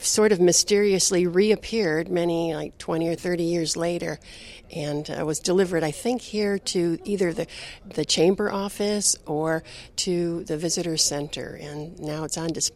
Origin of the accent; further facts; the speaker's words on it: New York, United States; born there; now in Kenai, United States; I was born and baptized in the Orthodox Church back in upstate New York. My grandparents were immigrants from Slovakia.